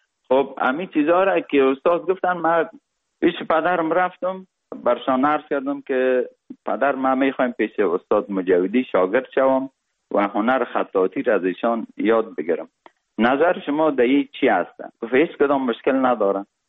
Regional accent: Kabul, Afghanistan; also born or lived in Parwan; تولدم در ولایت پروان شده و بعد از او 40 روزه بودم که پدرم مرا کابل آورد، چون وظیفهشان در کابل بود و ما در سایه کوتی سنگی کابل بزرگ شدیم.

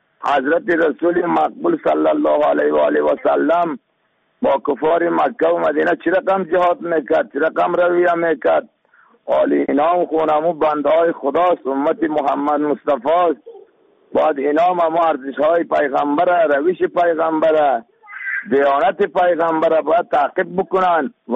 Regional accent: Afghanistan; ما شما مسلمان هستیم، ما شما افغان هستیم

